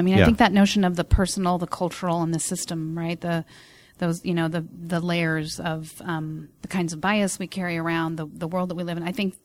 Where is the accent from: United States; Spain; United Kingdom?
United States; Portland, Oregon; I grew up in Portland